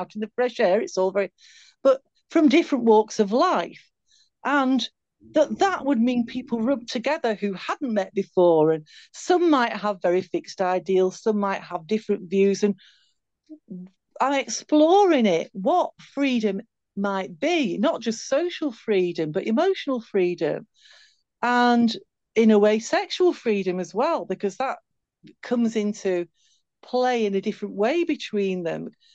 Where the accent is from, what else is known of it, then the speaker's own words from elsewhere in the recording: Halifax, Yorkshire and the Humber, United Kingdom; my hometown in Halifax. I come from Halifax in West Yorkshire. And we lived within a walking distance of a beautiful promenade, a Victorian promenade called Albert Promenade, which is a lovely view across the Calder Valley.